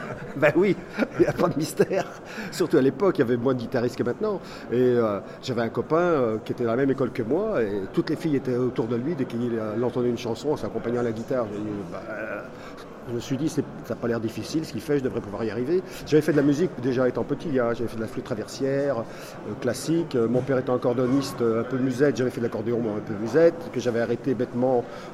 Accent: Nantes, Pays de la Loire, France; je suis nantais comme l'Atalante et que lorsque j'ai connu l'Atalante, j'étais à 7 minutes à pied.

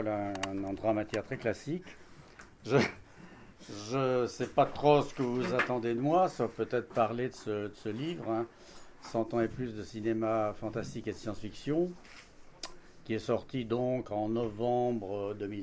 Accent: Grenoble, Auvergne-Rhône-Alpes, France; puisque je suis grenoblois.

